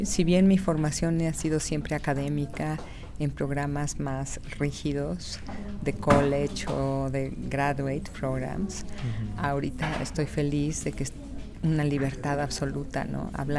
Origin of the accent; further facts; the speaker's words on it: Mexico City, Mexico; Soy originaria de la Ciudad de México. Ahí vivo, ahí resido, pero gozo de los veranos en este fabuloso valle. Mi pequeña casa, cabina, que comparto con mi pareja, está en el río Frying Pan.